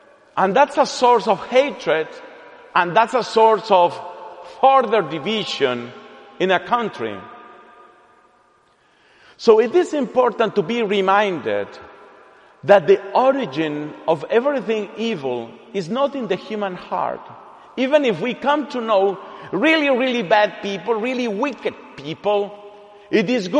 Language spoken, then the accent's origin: English; Colombia; In my country, I am from Colombia, South America.